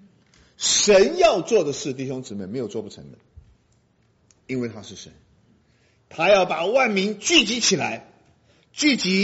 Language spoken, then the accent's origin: Chinese; China; 所以有的时候我跟那些老外讲，我说我跟你讲，你听到讲我们中国人的事啊